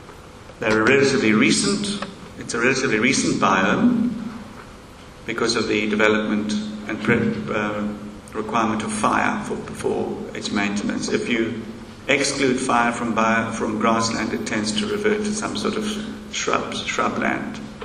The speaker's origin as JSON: {"language": "English", "region": "KwaZulu-Natal", "country": "South Africa", "tie": "born there", "said": "Because I was born in Natal."}